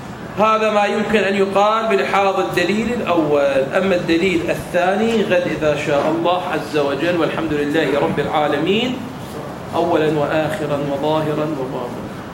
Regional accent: Iraq; فعلمت بأن ثمنه بهاي العملة شي يساوي عندنا بالعراق

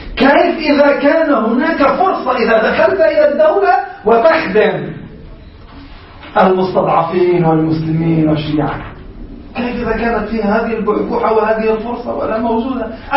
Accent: Lebanon; عندنا في لبنان

